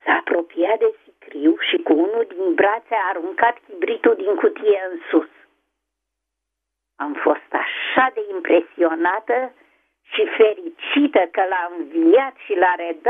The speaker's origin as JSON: {"language": "Romanian", "town": "Ploiești", "region": "Prahova", "country": "Romania", "tie": "born there", "said": "din Ploiești, orașul meu natal"}